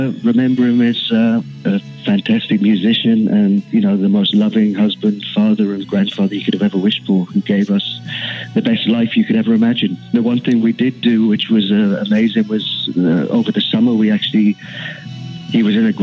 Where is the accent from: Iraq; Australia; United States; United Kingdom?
United Kingdom; London; born there; I mean, I was born in London because when I was born, you had to live in London to you know, make a career in music.